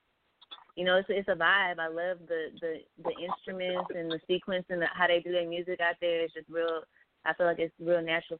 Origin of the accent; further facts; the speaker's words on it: Houston, Texas, United States; I'm Nigerian, Cameroonian, and Creole, but I'm from Houston. I'm from Third Ward.